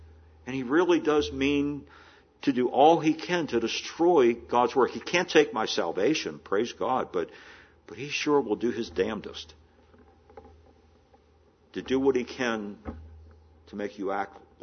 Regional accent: United States; as an American

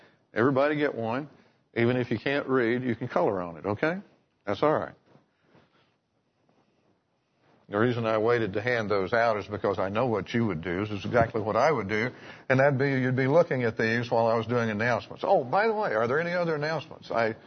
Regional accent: Herndon, Kentucky, United States; also born or lived in Lexington, United States; I was born in Lexington. But when I was 3.5 years old, we moved back to the farm in Herndon, which is just a stone's throw from where I live now.

